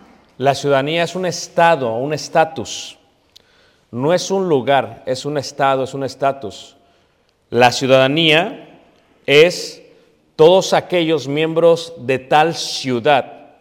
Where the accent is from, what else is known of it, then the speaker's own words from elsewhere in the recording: Mexico City, Mexico; born there; Yo nací en el Hospital Parque de los Venados en Ciudad de México. Entonces, automáticamente con el nacimiento, mi nacimiento lleva una ciudadanía. Tengo esta ciudadanía mexicana, donde quiera que yo vaya.